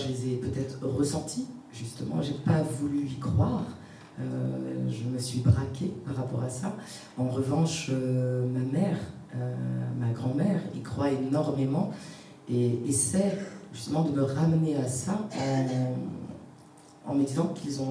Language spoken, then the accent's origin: French; French Guiana, France; born there; alors par rapport à moi déjà, je suis née en Guyane, justement.